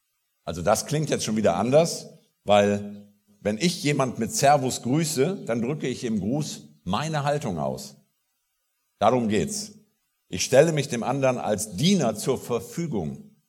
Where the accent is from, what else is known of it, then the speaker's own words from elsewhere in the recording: Rhineland, Germany; Und ich als Rheinländer musste mich da erst dran gewöhnen, an diesen lateinischen Überrest in der bayerischen Sprache